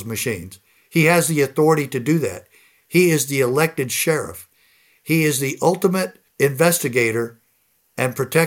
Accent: Arizona, United States; I am from Arizona

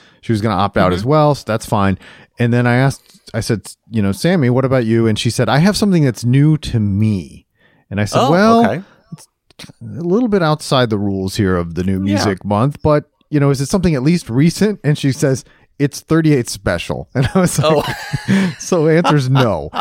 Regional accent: Ohio, United States; When I was when I was growing up in Ohio

